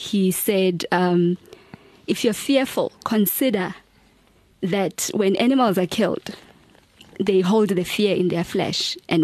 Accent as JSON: {"language": "English", "town": "Carletonville", "region": "Gauteng", "country": "South Africa", "tie": "born or raised there", "also_born_or_lived": "Johannesburg", "said": "Okay, I grew up in Carletonville, a small mining town. in towards the West Rand. And then I landed up in Joburg because of school."}